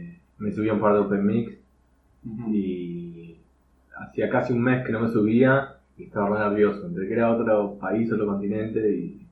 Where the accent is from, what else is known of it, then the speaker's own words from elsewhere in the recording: Argentina; yo nunca dije tipo, soy argentino